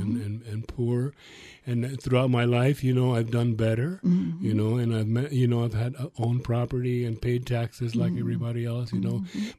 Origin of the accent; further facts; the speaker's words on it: Tampa, Florida, United States; growing up in Ybor City, and I really had an idyllic life.